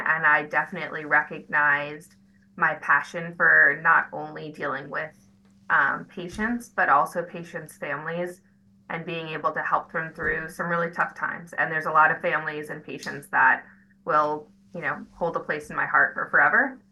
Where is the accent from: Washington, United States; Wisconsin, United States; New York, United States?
Wisconsin, United States; moved away as an adult; and I was from Wisconsin. And so I went to school in Philadelphia, so I had no family nearby.